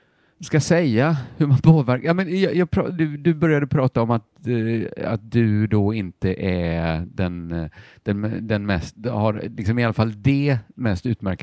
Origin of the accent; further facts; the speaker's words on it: Borås, Västra Götaland County, Sweden; Jag vet inte hur mycket jag kan säga att jag är boråsare. Okej, mina formbaraste år hade jag verkligen Borås. Jag ser mig som att jag är från Borås.